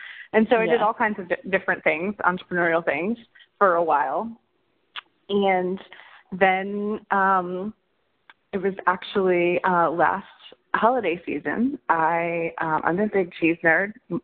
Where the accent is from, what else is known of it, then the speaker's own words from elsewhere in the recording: Magnolia, Ohio, United States; So I grew up in rural Ohio, Northeast Ohio, a little town called Magnolia, Ohio.